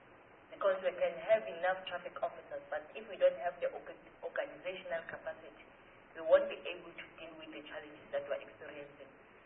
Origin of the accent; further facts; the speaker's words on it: Buzini, Mpumalanga, South Africa; I'm coming from Buzini, I don't know whether you know Buzini in Mpumalanga, which is bordering Maputo.